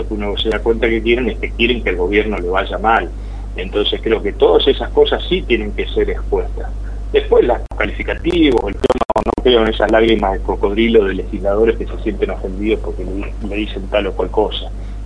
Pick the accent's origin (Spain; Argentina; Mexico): Argentina; Rosario, Santa Fe; Los rosarinos ya estamos acostumbrados, pero no existe un modelo como el rosarino